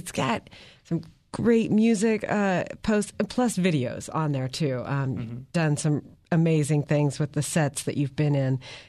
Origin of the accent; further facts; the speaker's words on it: Kansas, United States; I'm originally from Kansas, so I know that it's very hard to find a coffee stand